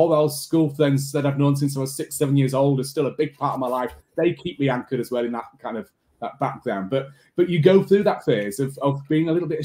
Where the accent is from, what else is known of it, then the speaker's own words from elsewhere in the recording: Bradford, Yorkshire and the Humber, United Kingdom; I was the same. I'm from Bradford. I was ashamed of that for a long time